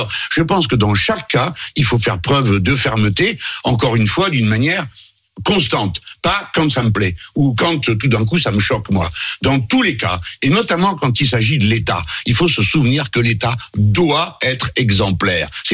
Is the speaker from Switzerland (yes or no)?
no; France; Deuxième chose, nous sommes des Français, donc nous écrivons des textes.